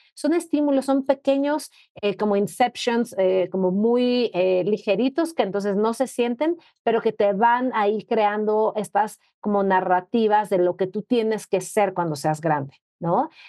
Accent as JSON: {"language": "Spanish", "country": "Mexico", "said": "nos damos cuenta que ella es colombiana, que yo soy mexicana."}